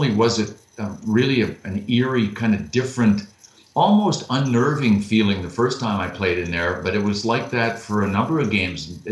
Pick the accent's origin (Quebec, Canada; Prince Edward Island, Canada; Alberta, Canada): Quebec, Canada; Thurso; also born or lived in Buckingham; You know, I was born in Buckingham, but I'm actually from a town that's 14 miles from Buckingham. The reason I was born in Buckingham is there was no hospital in Thurso, Quebec.